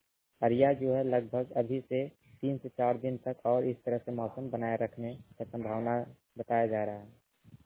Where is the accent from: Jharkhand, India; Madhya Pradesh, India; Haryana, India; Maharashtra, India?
Jharkhand, India; Hazaribagh; मैं हजारीबाग के 14% से हूँ।